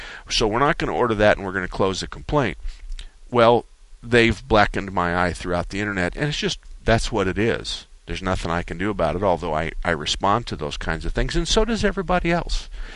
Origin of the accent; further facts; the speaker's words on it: Arizona, United States; And I've been around here all my life. I was born and raised in Arizona, so I'm going to be here for a while.